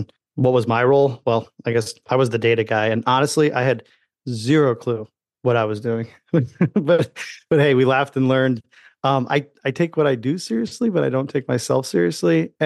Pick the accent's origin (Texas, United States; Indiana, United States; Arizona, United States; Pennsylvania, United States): Indiana, United States; So I grew up in Indiana, not necessarily a farm boy, but also not necessarily a big city either. Grew up just outside of Chicago.